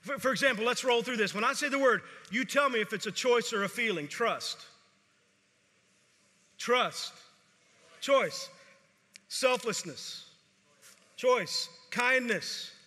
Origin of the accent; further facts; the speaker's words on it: Texas, United States; I grew up in Texas.